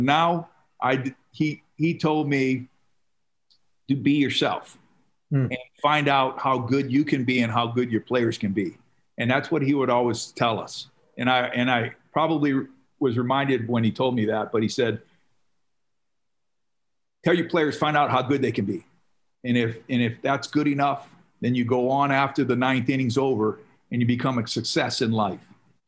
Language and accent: English; Hawaii, United States; But no, growing up in Hawaii, man, it was awesome.